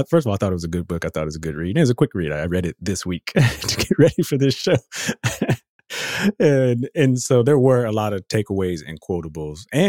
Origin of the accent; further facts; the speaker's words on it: Austin, Texas, United States; Like, I'm from Austin. Like, I spent 10, 16 years